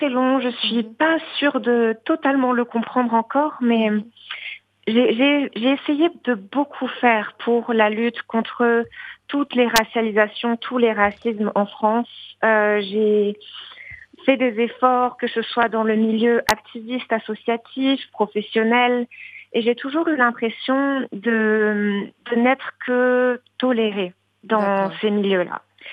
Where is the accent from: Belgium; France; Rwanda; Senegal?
Rwanda; Et donc, quand je répondais « Je suis française et rwandaise »